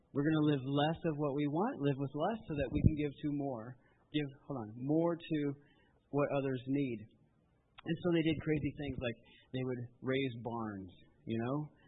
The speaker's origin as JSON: {"language": "English", "country": "United States", "said": "I have to say that as American."}